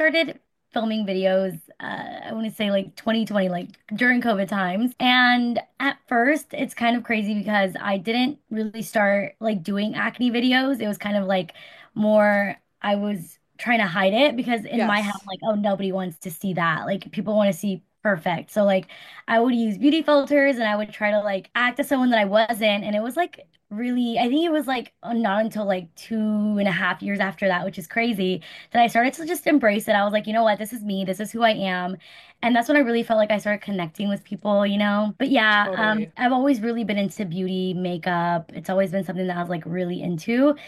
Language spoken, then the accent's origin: English; Dallas, Texas, United States; I'm from Dallas, Texas. I grew up here and I'm from like a big family.